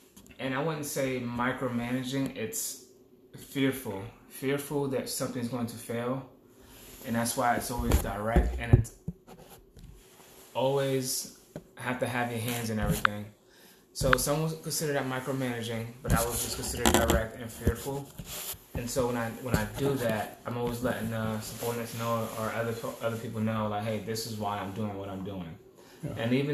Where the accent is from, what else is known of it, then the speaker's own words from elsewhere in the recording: Bronx, New York, United States; I was born in the Bronx, and growing up watching the New York City firefighters and the NYPD do phenomenal work in the mid-90s.